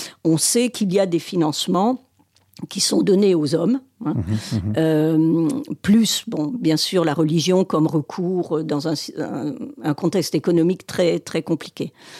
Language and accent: French; France; nous subissons en tant que Français. Moi, je ne suis pas parisienne.